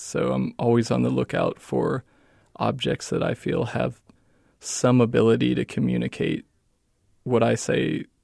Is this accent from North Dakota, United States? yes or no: no; Columbus, Ohio, United States; No, I actually, in my early 20s, I'm from Columbus, Ohio.